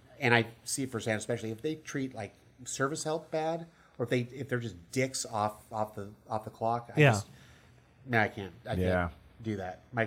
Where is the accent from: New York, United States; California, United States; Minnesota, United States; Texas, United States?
California, United States; We're from California.